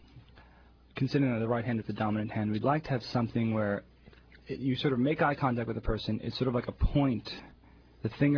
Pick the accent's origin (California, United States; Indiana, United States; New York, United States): New York, United States; I'm from New York, I've never seen anything like this in New York.